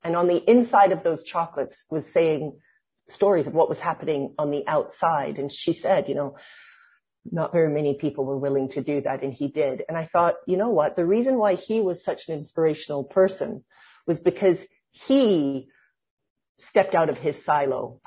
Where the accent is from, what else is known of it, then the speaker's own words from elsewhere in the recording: Canada; accent: Canadian; also born or lived in South Africa; now in Olinda, Brazil; my accent's Canadian, but I was born in South Africa. Mm-hmm. I grew up in Canada. But that global, my parents are British as well, live in Brazil. I'm talking to you from Olinda, Brazil, where I've lived for 17 years.